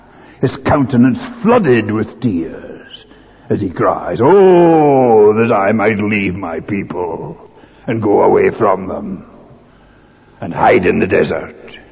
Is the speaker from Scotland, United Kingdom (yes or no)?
yes; Aberdeen, Scotland, United Kingdom; the only place I could train to serve God as a semi-invalid stay-at-home was in my hometown of Aberdeen.